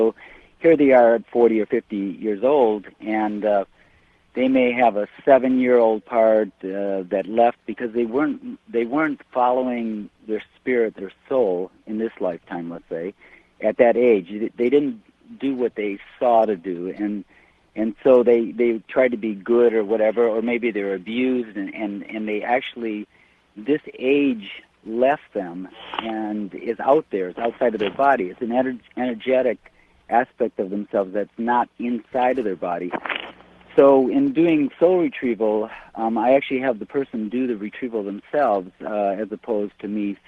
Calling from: Michigan, United States; I'm calling from the Upper Peninsula of Michigan.

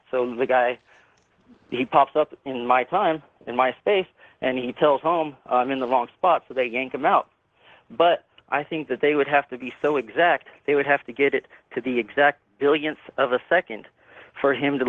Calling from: San Andreas, California, United States; I'm calling from San Andreas, California.

